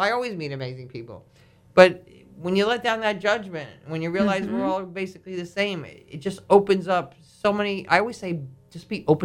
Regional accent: New York, United States; Catherine and I actually... We're both from Long Island. We went to rival high schools.

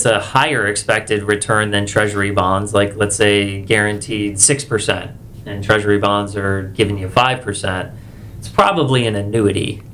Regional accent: Largo, Florida, United States; So I am a local guy. I was born and raised in Largo, Florida.

